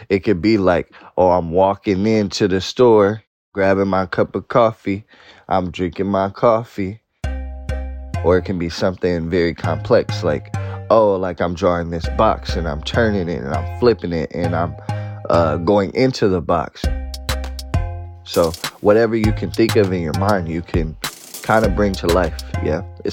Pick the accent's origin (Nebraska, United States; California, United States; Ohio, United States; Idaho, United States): California, United States; Oakland; I'm from Oakland, California. I am 27 years young.